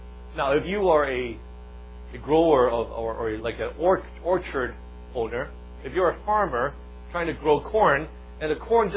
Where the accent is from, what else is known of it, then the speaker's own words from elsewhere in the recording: Hong Kong; I flunked all my Chinese classes when I was growing up in Hong Kong, from elementary school all the way through high school.